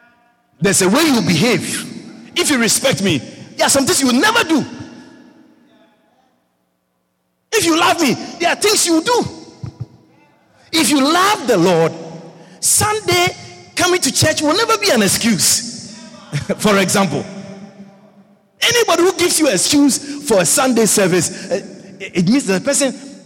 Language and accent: English; Georgetown, Demerara-Mahaica, Guyana; Place of birth is either Georgetown, not hospital. Yeah. It's not a hospital. My place of birth is my hometown, not a hospital in my hometown.